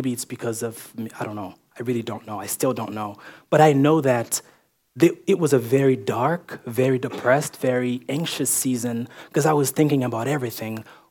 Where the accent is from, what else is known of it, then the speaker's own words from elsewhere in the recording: Port-au-Prince, Ouest, Haiti; English is a second language; I speak three languages. English is not my first language. So, like I said, I'm from Calvary Chapel, Port-au-Prince. And when I got here in June 2023